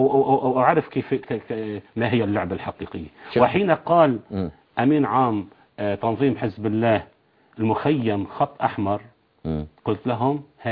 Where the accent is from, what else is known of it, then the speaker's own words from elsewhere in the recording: Tripoli, North Governorate, Lebanon; أنا كنت في صيدا، كنت مهجرا في ذلك الوقت بسبب النظام السوري، أنا ابن طرابلس لكن كنت في صيدا في تلك الفترة.